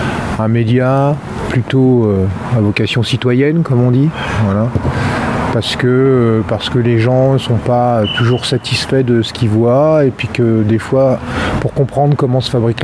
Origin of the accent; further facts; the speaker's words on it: Orléans, Centre-Val de Loire, France; je viens d'Orléans.